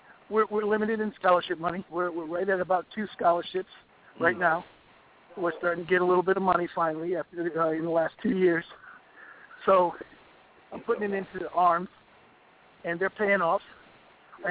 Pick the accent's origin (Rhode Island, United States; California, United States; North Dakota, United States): Rhode Island, United States; Well, I grew up in Rhode Island, and Providence College did the same thing.